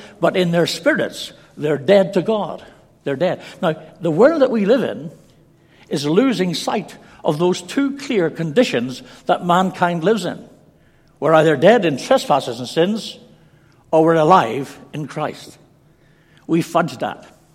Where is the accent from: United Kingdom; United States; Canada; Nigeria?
United Kingdom; Scotland; born there; I've got a Welsh name. I've got an English father. I've got an Irish mother. And I was born in Scotland. So I think what you'd call a UK product.